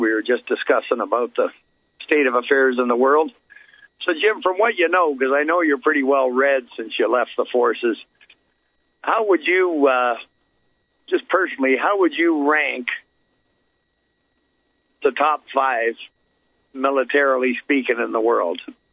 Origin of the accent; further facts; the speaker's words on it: Canada; I'm a bit ashamed as a Canadian that Canada is not carrying their weight.